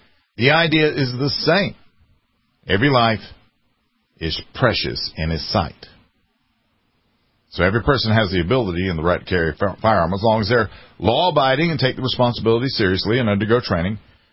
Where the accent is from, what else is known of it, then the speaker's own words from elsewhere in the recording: the South, United States; I'm from the South. I'm not a Confederate flag waiver.